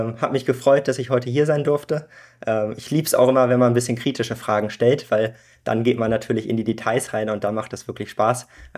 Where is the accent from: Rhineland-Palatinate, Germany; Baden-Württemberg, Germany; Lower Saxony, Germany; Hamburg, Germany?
Hamburg, Germany; Genau, ich bin gebürtiger Hamburger, bin in Hamburg aufgewachsen und groß geworden. Mich hat es allerdings mal fürs Studium nach Aachen verschlagen. Aber Hamburg ist natürlich so meine Heimat.